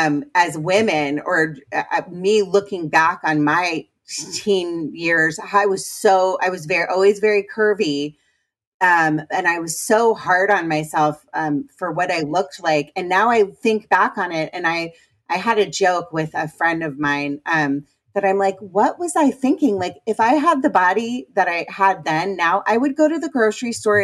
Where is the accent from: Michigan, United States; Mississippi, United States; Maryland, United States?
Maryland, United States; Potomac; So I'm a Washingtonian. I'm from Potomac, Maryland.